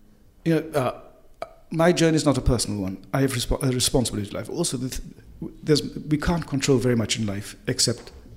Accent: South Africa; now in United Kingdom; Because when I arrived here from South Africa

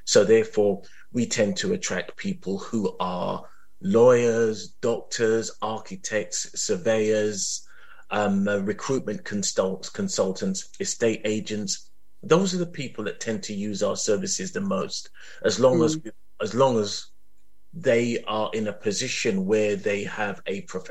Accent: Lewisham, London, United Kingdom; But I'm from South East London and I'm from Lewisham.

